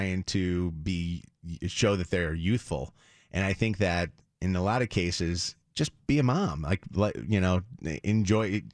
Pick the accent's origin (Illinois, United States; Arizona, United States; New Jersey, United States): Illinois, United States; Orland Park; from my hometown of Orland Park, right. Illinois, Chicago suburb.